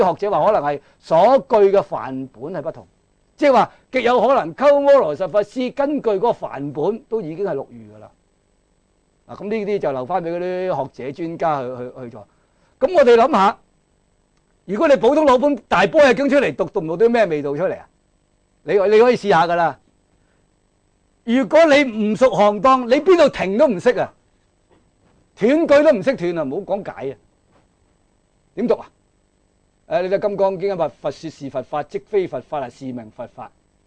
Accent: China; 因為我哋中國人由隋唐開始建立落嚟噶啦，講經嘅系統啊

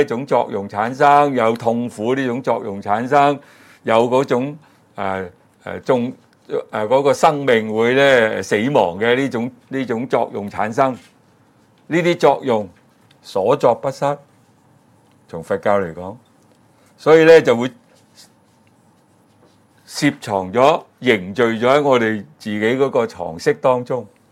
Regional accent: China; 啊，我哋中國人咧就話人死咗咧，嗰、那個魂魄會走出嚟嘅

